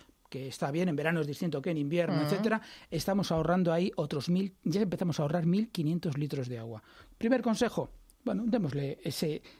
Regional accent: Madrid, Community of Madrid, Spain; Como estamos en Madrid y somos muy madrileños

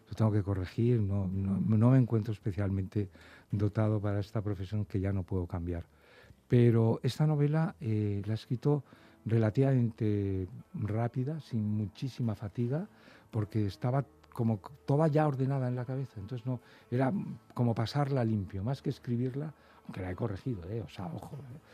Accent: Castile and León, Spain; Soy un gran partidario del cocido madrileño, pero también diré, por mi tierra, del cocido maragato.

